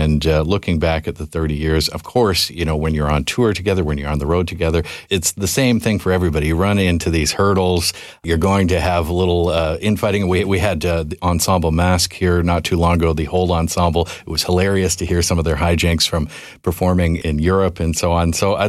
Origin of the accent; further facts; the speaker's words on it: Victoria, British Columbia, Canada; I'm from Victoria. I used to go to Salt Spring all